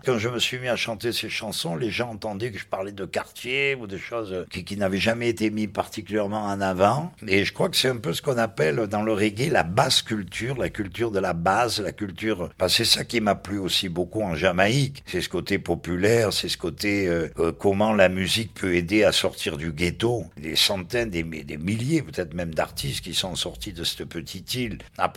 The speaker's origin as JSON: {"language": "French", "town": "Marseille", "region": "Provence-Alpes-Côte d'Azur", "country": "France", "tie": "born or raised there"}